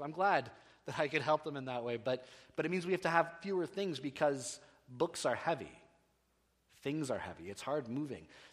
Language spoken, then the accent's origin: English; Canada; I'm hoping that they will treat me kindly as a Canadian returning home, maybe even throw me a parade.